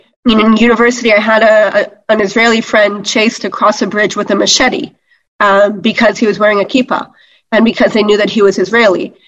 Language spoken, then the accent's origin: English; Montreal, Quebec, Canada; I grew up in Montreal